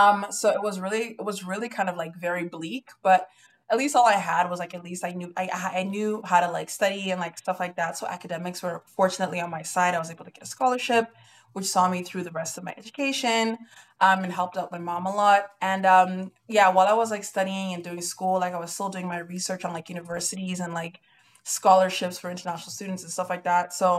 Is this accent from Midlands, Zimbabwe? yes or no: yes; Kwekwe, Midlands, Zimbabwe; also born or lived in Bulawayo; I come from Zimbabwe. I grew up in a small mining town right in the middle of Zimbabwe called Kwekwe.